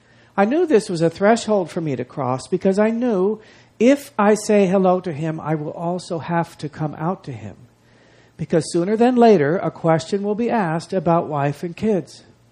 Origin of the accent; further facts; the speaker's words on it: Long Beach, California, United States; held these indelible, joyful memories of times growing up in Long Beach.